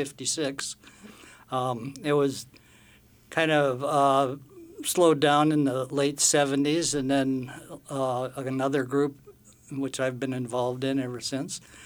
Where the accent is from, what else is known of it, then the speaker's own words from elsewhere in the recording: Wisconsin, United States; now in Alaska, United States; I kind of got into lighthouses when I was growing up in Wisconsin. There's a lot of lighthouses in Lake Michigan and stuff.